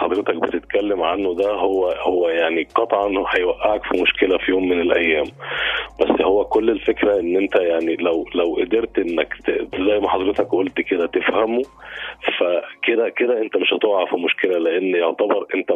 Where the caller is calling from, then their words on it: New Cairo, Cairo Governorate, Egypt; انا من التجمع الاول